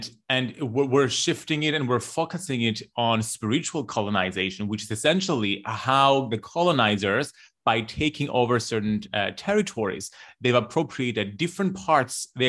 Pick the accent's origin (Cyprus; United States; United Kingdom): Cyprus; Like growing up in Cyprus, we are a colonized nation.